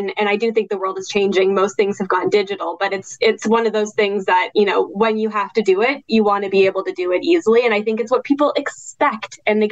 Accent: New Brunswick, Canada; I come from New Brunswick, from, kind of a more rural part of the country.

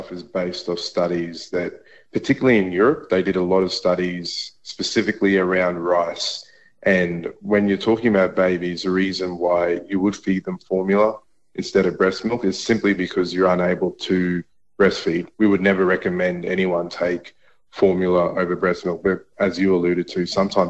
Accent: Queensland, Australia; I grew up in North Queensland

